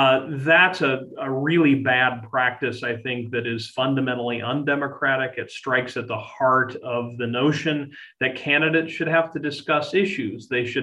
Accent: Iowa, United States; But I want to point out my home state of Iowa as one of the examples of a state that in the early 1970s decided it would not allow politicians to draw the boundaries of United States House districts.

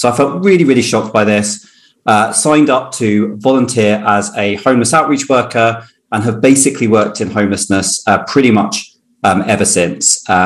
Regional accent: Cambridge, East of England, United Kingdom; now in London, United Kingdom; So I grew up in Cambridge and moved to London. So both pretty affluent cities, particularly London

